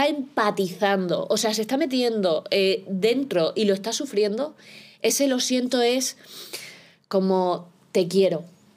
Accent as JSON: {"language": "Spanish", "region": "Extremadura", "country": "Spain", "lives_now": "Valladolid, Spain", "said": "Porque yo vivo en Valladolid, yo soy extremeña..."}